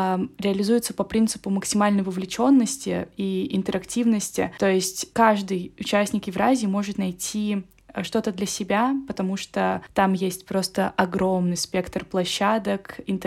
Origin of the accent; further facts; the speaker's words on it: Kamchatka Krai, Russia; now in Nizhny Novgorod, Russia; как ты уже сказала. Я родилась на Камчатке и жила там долгое время. Сейчас живу в Нижнем Новгороде